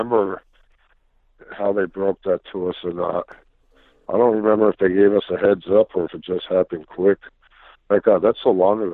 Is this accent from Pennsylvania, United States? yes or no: yes; Pennsylvania, United States; And it was funny because he's from New York and I'm from Pennsylvania, and we still didn't like each other.